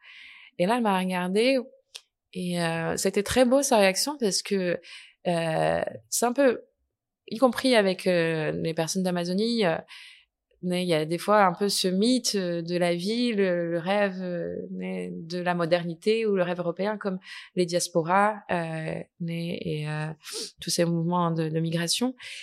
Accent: France; Moi, je viens d'un peu loin, je viens de la France.

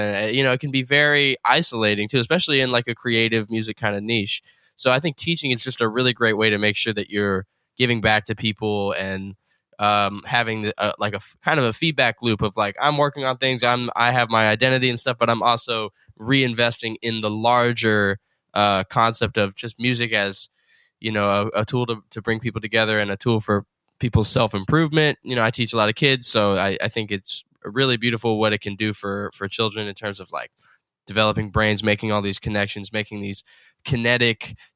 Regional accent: Chapel Hill, North Carolina, United States; I'm from Chapel Hill, North Carolina.

